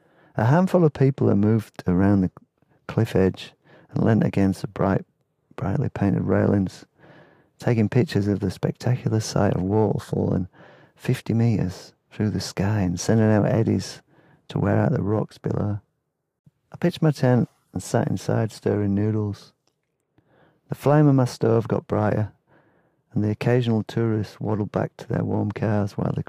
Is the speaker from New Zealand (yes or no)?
yes; New Zealand; accent: Kiwi; Sorry for my Kiwi accent.